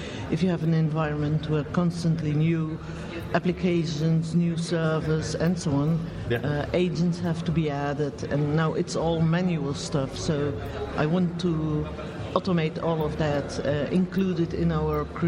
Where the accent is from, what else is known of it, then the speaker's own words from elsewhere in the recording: Brussels, Belgium; I come from Belgium.